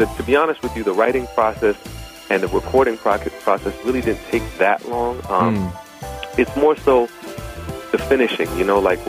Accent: Jamaica; I mean, I'm from a Caribbean background. You know, I mean, I grew up in Jamaica, spending summers with my family

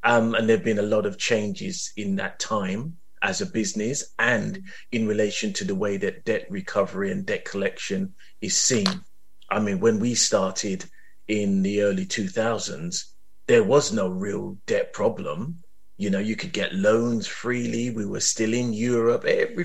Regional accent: Lewisham, London, United Kingdom; But I'm from South East London and I'm from Lewisham.

